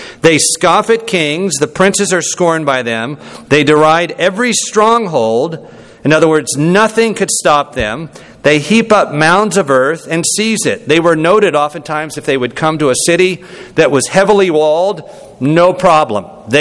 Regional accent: Georgia, United States; Just as you might advance that I am from Georgia, I'm a Georgian, and I'm also American

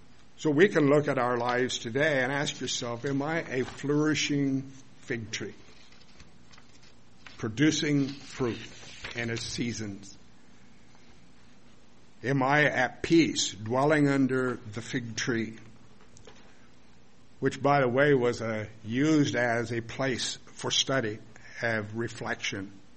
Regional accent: Oregon, United States; I remember growing up in Oregon, we had this giant oak tree in our yard.

